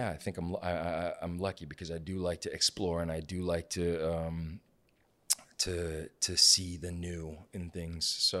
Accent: Turkey; English is a second language; now in Sugar Land, United States; from Turkey

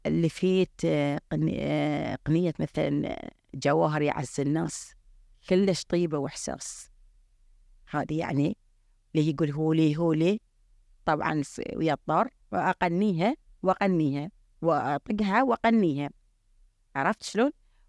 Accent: Bahrain; لأن الرياضة النسائية ما في حتى إحنا عندنا في البحرين ما في

